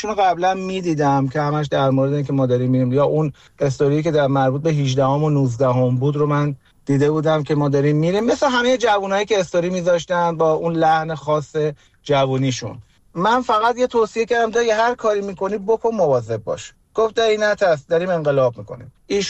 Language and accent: Persian; Iran; ما توی ایران بزرگ شدیم، از اون زمانی که من به دنیا اومدم خب انقلاب شده بود،